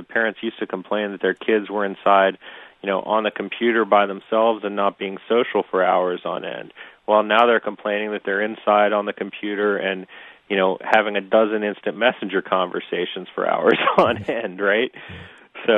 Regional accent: Cincinnati, Ohio, United States; I grew up in the Midwest. I grew up in Cincinnati, Ohio

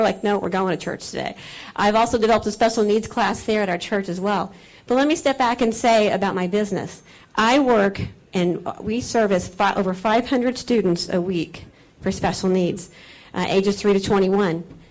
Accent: Bethalto, Illinois, United States; also born or lived in Cape Girardeau; I was born in Cape Girardeau, Missouri, but I spent most of my upbringing and graduated from Civic Memorial High School in Bethalto, which is part of Madison County.

